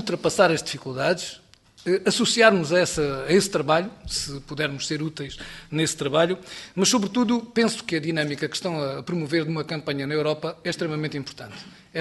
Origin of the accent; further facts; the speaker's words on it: Portel, Évora, Portugal; eu sou de Évora, de Portel, mais concretamente, mas de Évora